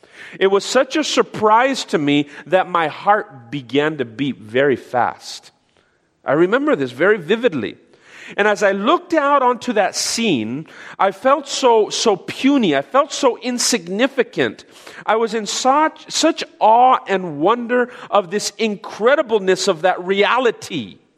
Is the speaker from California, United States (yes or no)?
no; New Mexico, United States; I'm originally from New Mexico. I was born and raised there, and so we have family still out in New Mexico.